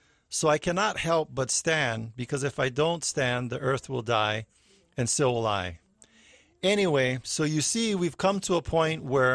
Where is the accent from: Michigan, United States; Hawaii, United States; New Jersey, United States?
Hawaii, United States; So if you didn't already know, I am Hawaiian.